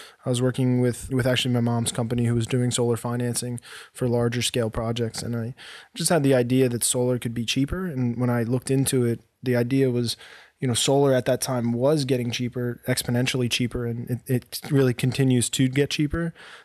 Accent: Atlantic City, New Jersey, United States; I'm from Atlantic City, New Jersey. Again, went to Drexel University with David, along with our other partner who we're out here with, named Mark.

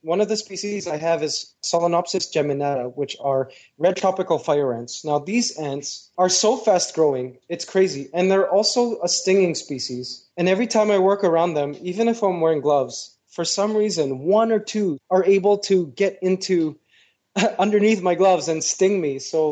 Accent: Canada; now in Malaysia; the ants that I grew up with in Canada

